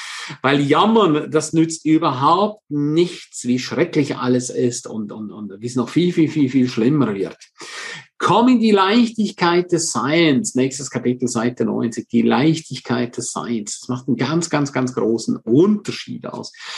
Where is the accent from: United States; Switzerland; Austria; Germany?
Switzerland; St. Moritz, Graubünden; Wenn ich zum Beispiel an meine Heimat St. Moritz denke